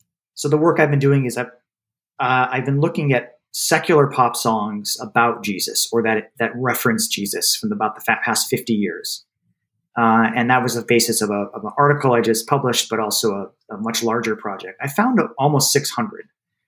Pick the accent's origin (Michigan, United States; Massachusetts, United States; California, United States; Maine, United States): Maine, United States; As I'm from Maine, we would say that.